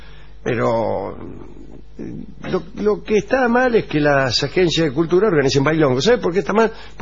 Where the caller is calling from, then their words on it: Santiago, Santiago Metropolitan Region, Chile; de Santiago de Chile.